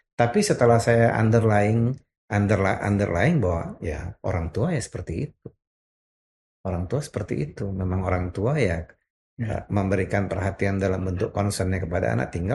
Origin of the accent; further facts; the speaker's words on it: Riau, Indonesia; now in Jakarta, Indonesia; Saya tumbuh kembang itu di Sumatera, di Riau, di kompleks. Saya itu tumbuh besar itu di kompleks perusahaan minyak namanya Caltex.